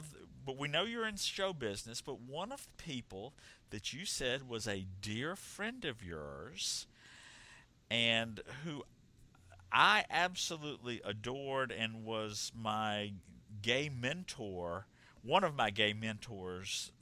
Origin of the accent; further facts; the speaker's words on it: Atlanta, Georgia, United States; Because I grew up in Atlanta, and when I was home over Christmas, I saw the C's candy display there in the mall.